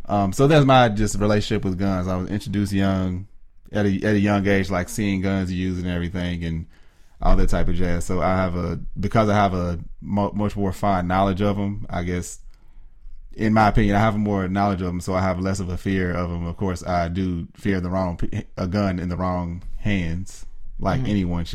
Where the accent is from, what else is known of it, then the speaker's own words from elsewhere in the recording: Kentucky, United States; not like shooting guns, but born and raised in Kentucky. So I have uncles, they all used to hunt.